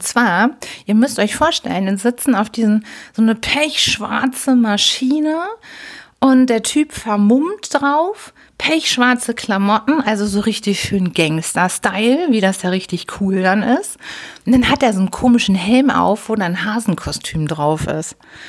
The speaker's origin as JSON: {"language": "German", "region": "Hamburg", "country": "Germany", "tie": "born or raised there", "said": "als gebürtige Hamburgerin, als Hamburger Dern"}